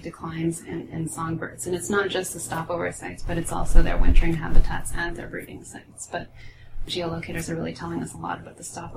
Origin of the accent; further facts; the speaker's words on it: Ontario, Canada; So I grew up in Ontario, where every kid is familiar with the northern cardinal.